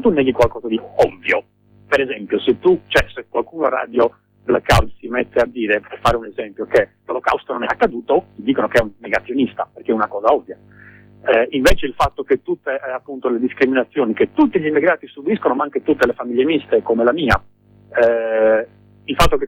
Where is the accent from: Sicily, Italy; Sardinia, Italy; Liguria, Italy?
Sardinia, Italy; Nuoro; moved away; anche se non ci vivo da molti anni, sarà circa una ventina d'anni che non vivo in Sardegna, però io sono nato e cresciuto, sì, in Sardegna, a Nuoro nello specifico.